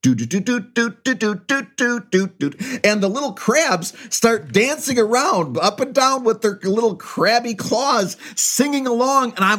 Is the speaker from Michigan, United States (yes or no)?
yes; Bad Axe, Michigan, United States; listen, I grew up in Bad Axe, Michigan. Bowling is like a second religion.